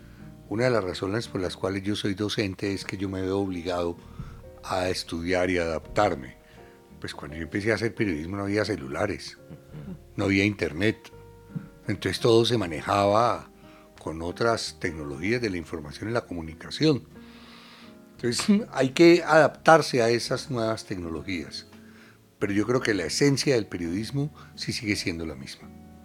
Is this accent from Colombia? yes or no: yes; Cali, Valle del Cauca, Colombia; also born or lived in Barranquilla; now in Bogotá, Colombia; Soy de familia paisa, nacido en Barranquilla, criado en Cali, vivo en Bogotá.